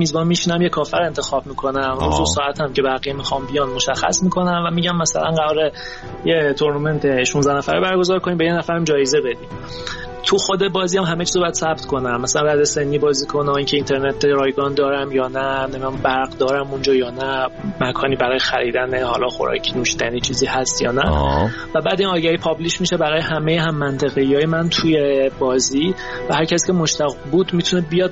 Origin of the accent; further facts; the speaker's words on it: Iran; از اینکه به عنوان یه ایرانی بازی ایرانی مصرف میکنن هم یه حس خوبی بهم میده